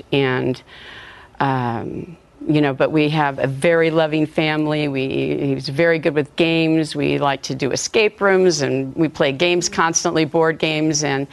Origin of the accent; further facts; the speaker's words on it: California, United States; now in Chattanooga, United States; We're from California, and when we came back to the U.S., we decided to move to Chattanooga because we had some family members there.